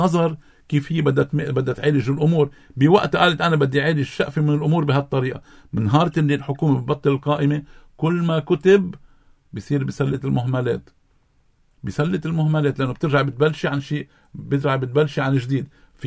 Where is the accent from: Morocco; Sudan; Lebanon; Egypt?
Lebanon; انا كلبناني